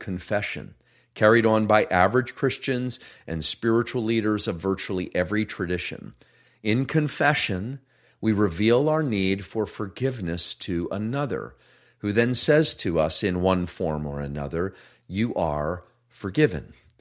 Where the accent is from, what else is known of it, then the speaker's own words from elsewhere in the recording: Pennsylvania, United States; it happened not far from my hometown in Pennsylvania.